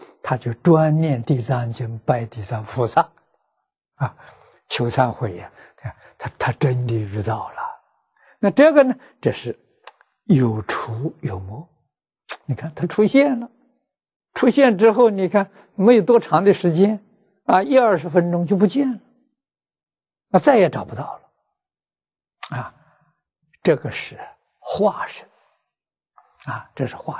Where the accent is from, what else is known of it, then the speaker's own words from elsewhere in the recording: China; 我们中国人讲80岁80岁走的